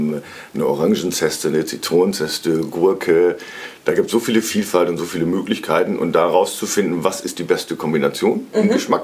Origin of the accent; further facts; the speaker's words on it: Northern Germany, Germany; ich komme ja aus dem Norden